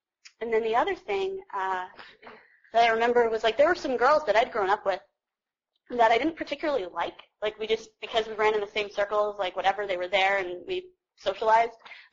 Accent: Kutztown, Pennsylvania, United States; because I grew up in Kutztown and that's where you drank in fields and woods

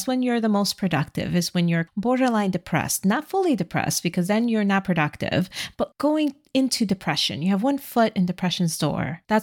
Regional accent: New York, United States; As a New Yorker, the rivalry between the Red Sox and the New York Yankees is legendary.

